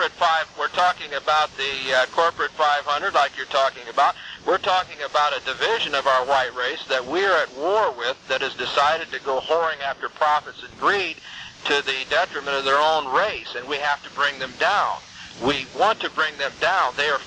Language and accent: English; Indiana, United States; I grew up in Indiana, near about 100 miles from Chicago.